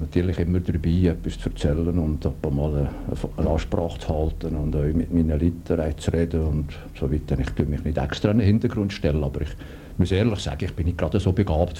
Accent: Valais, Switzerland; accent: Walliser German; first language Walliser German; Heute kann ich sagen, bin ich zweisprachig. Ich habe mir so ein gebrochenes Luzernerdeutsch reden, aber meine Muttersprache ist sicher Walliserdeutsch.

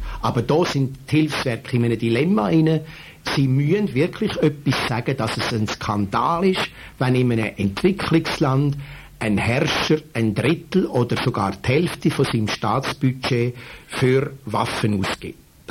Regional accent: Switzerland; da können wir einmal ein Zeichen setzen, wir als Schweizer.

